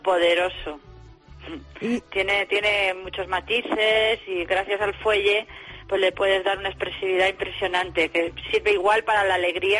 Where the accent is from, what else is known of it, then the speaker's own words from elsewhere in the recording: Basque Country, Spain; yo soy vasca y eso me sale por los cuatro costados también. Mi vena vasca.